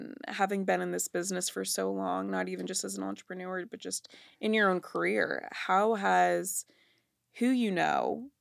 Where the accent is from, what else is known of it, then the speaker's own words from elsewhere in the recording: Annapolis, Maryland, United States; So, I grew up in Annapolis, Maryland. Love that city.